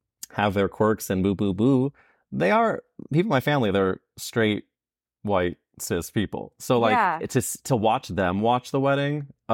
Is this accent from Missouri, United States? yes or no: yes; St. Louis, Missouri, United States; I'm from St. Louis, where there's an area called Forest Park, and there are these fountains that we would hang out at night.